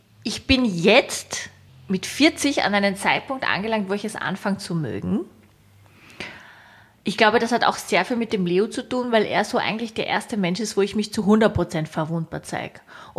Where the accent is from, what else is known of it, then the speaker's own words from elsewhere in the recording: Vienna, Austria; ich bin ja doch in Wien aufgewachsen